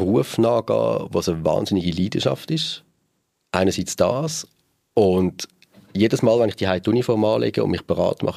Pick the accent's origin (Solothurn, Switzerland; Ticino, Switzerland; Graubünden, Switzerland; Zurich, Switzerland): Zurich, Switzerland; aus Zürich raus, wo ich aufgewachsen bin, wo ich daheim bin.